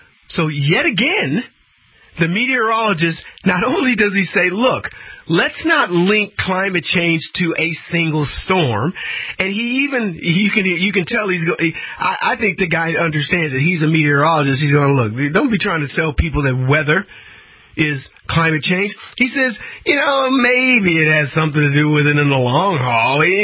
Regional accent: Brady, Texas, United States; Let me tell you, I grew up in Brady, Texas.

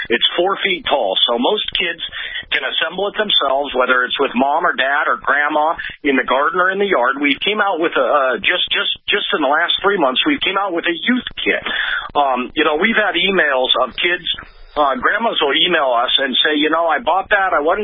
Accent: Idaho, United States; And you know, we're from Idaho, so we got a lot of Bronco fans around here.

